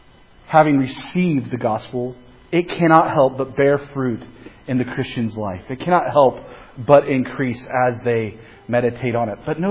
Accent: Kansas, United States; I grew up in Kansas, I need things to be simple.

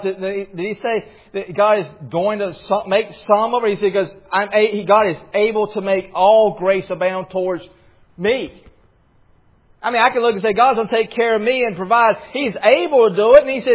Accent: Alabama, United States; I'm from Alabama.

